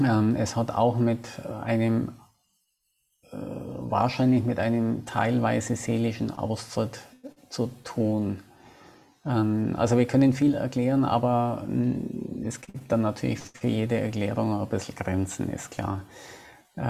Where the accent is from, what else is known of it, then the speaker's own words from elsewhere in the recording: Bavaria, Germany; sage ich mal, als gebürtiger Bayer, der noch nie Bier getrunken hat.